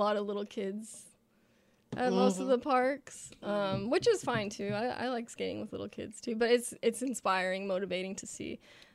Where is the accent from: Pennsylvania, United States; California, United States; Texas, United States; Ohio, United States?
California, United States; Bakersfield; also born or lived in New York / Los Angeles; I'm from Bakersfield, but I have a place in New York, but I've been back and forth more.